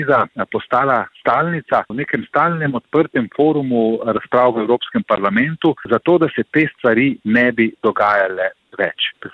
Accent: Primorska, Slovenia; Primorci smo bili v preteklosti izpostavljeni temu fenomenu

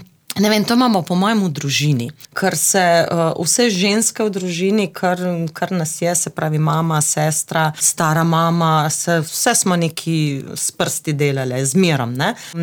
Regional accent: Zagorje pri Pivki, Littoral–Inner Carniola, Slovenia; Doma sem iz Zagorja, pri Pivki, ponosna Zagorka. Tako da tudi kjerkoli sem, zmerom povem, da sem doma iz Zagorja pri Pivki in da sem v bistvu Zagorka oziroma Pivčenka za tiste, ki ne vejo.

